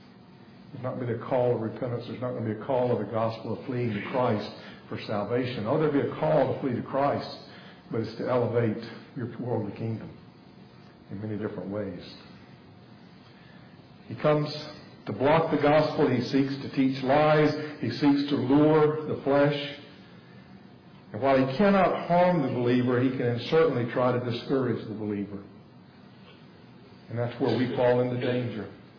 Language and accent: English; North Augusta, South Carolina, United States; all little shacks all along the area that I grew up in North Augusta.